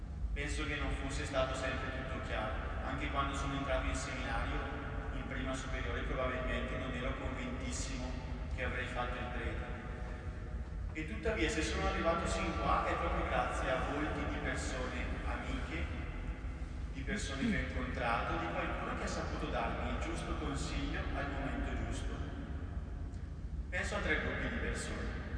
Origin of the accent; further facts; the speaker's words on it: Nembro, Lombardy, Italy; ho 22 anni e sono originario della parrocchia di Nembro.